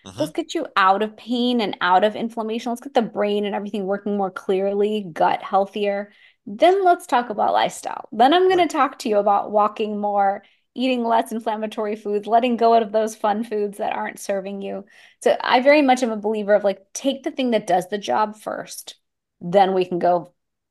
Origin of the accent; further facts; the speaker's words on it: Houston, Texas, United States; also born or lived in Boston; I'm from Houston, Texas. I happen to live in South Florida, but I studied in college in Boston